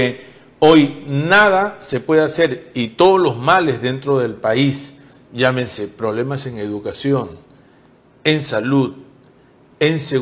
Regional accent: Peru; lo que somos los peruanos como sociedad

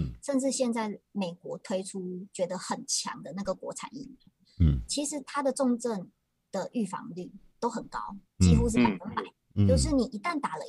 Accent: Taiwan; 那再加上我们台湾人其实对于戴口罩这件事情一点困扰

